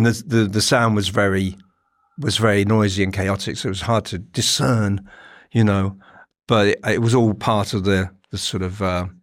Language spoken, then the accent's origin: English; Northampton, East Midlands, United Kingdom; opened for … in Northampton, my hometown, we played at the town hall.